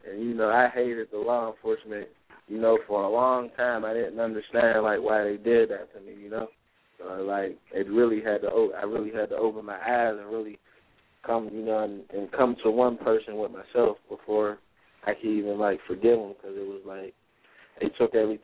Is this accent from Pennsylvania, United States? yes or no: yes; Pittsburgh, Pennsylvania, United States; I'm from Pittsburgh, Pennsylvania. I'm 24 years old.